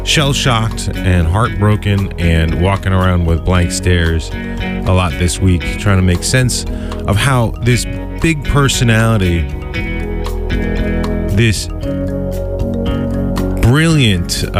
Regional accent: New Jersey, United States; So I'm from New Jersey originally, and I dabbled in listening to the radio like so many people do.

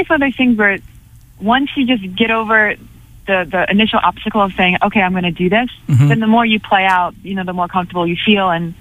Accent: New Jersey, United States; I'm from New Jersey.

